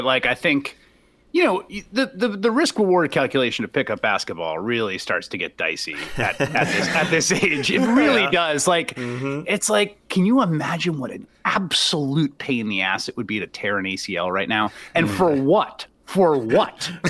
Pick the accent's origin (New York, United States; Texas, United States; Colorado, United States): New York, United States; New York City; I grew up in New York City, and I went to a school called Hunter High School that was like a magnet school, and it had a decent basketball program.